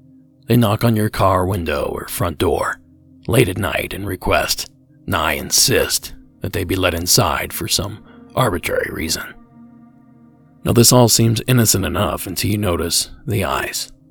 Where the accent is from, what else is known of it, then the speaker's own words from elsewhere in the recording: Ohio, United States; let's quickly kick it over to my home state of Ohio.